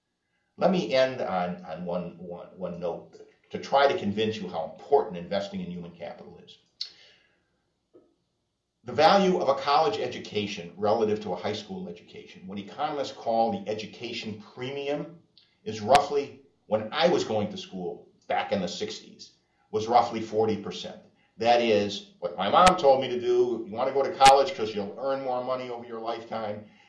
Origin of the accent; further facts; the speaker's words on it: Detroit, Michigan, United States; I'm from Detroit, Michigan.